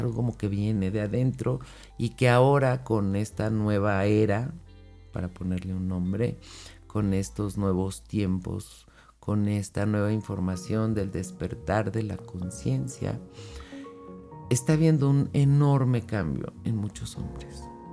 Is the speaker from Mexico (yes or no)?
yes; Mexico; yo que soy de México, vengo de una idea donde era siéntate que te sirva tu hermana